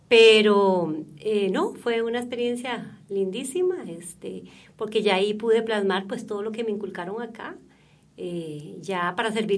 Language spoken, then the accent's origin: Spanish; Paraíso, Cartago, Costa Rica; Bueno, yo soy oriunda de Paraíso, de Cartago.